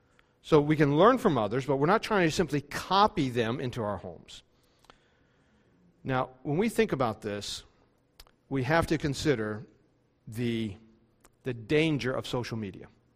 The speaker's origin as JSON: {"language": "English", "region": "West Virginia", "country": "United States", "tie": "born or raised there", "said": "When growing up in West Virginia, where I lived on the farm, we were right near the river."}